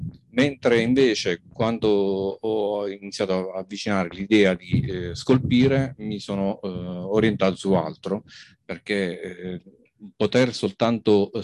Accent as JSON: {"language": "Italian", "town": "L'Aquila", "region": "Abruzzo", "country": "Italy", "said": "vengo dall'Aquila."}